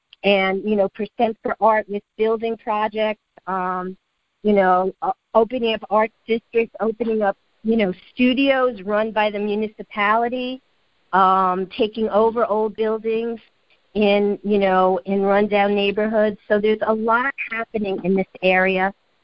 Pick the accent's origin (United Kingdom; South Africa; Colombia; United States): United States; New York City, New York; moved away as an adult; also born or lived in Israel; I'm originally from the East Village in New York in the heyday of the 80s and in 96 for a variety of reasons, but spiritual epiphany connection. I moved to Israel and lived there for over 18 years